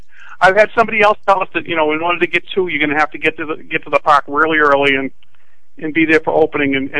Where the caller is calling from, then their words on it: Wilmington, Massachusetts, United States; I'm calling from Wilmington, Massachusetts.